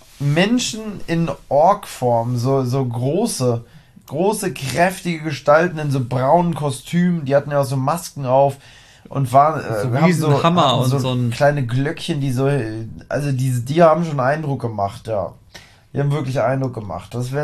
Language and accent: German; Germany; Also ich bin ja aus dem Harz.